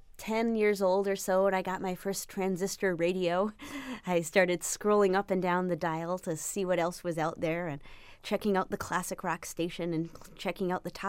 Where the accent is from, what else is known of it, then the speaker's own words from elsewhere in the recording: Chicago, Illinois, United States; Being a Chicagoan, growing up with the blues, of course, that has a special place in my heart.